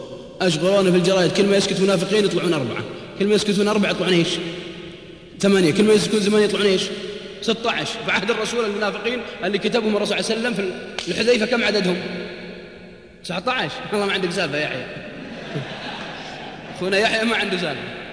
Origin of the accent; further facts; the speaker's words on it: Al-Qassim, Saudi Arabia; والله واحد عندنا في القصيم